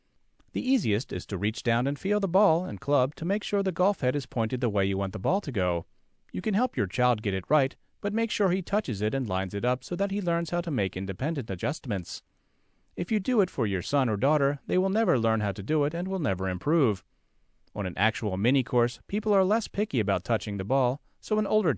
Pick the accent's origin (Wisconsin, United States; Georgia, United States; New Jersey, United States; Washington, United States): Wisconsin, United States; Milwaukee; the local driving range and putt-putt course where I grew up in Milwaukee